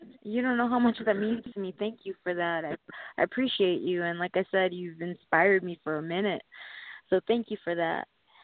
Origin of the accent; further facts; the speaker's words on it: Hawaii, United States; I thought it was funny because I'm from Hawaii.